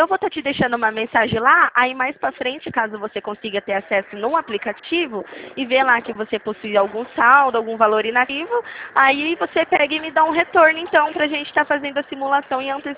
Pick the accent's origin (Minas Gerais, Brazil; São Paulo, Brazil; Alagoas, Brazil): São Paulo, Brazil; Leme; Não, eu sou daqui de Leme, SP, sou do interior de São Paulo, sabe onde fica?